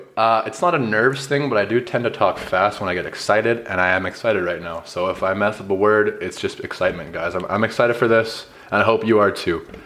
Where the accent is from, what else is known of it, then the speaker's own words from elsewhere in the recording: Okotoks, Alberta, Canada; I'm from Okotoks, Alberta. I'm 5'6 in heels.